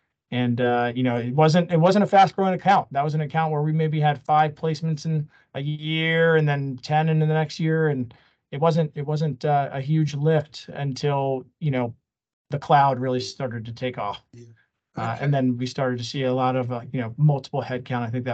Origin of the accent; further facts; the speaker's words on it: Washington, District of Columbia, United States; I'm from the Washington, D.C. area. I've lived in this area my entire life.